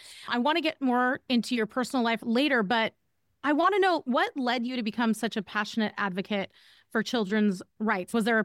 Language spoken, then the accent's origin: English; California, United States; I had family in Washington State, and I would visit, and I was like, oh my gosh, I'm from Southern California. So I'd never seen so much green in all my life.